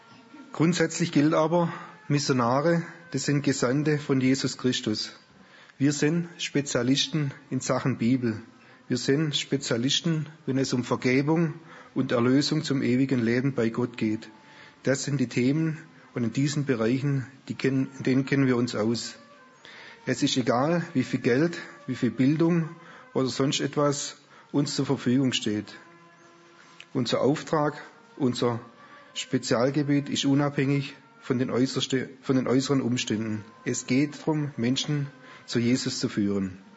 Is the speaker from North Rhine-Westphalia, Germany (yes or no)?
no; Baden-Württemberg, Germany; accent: Swabian; Habt sicher schon mitgekriegt, zu welchem Dialekt ich gehöre, wo ich geboren bin. Großbodwa, Hof und Lembach. Ich spreche Schwäbisch.